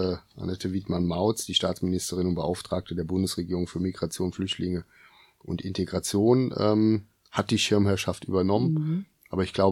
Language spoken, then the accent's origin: German; Germany; Also ich als Deutscher dürfte